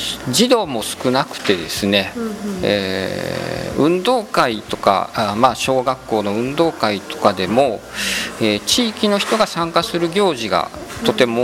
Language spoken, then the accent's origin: Japanese; Osaka, Japan; 父親が朝原出身で、僕は、育ちはほとんど大阪におりました。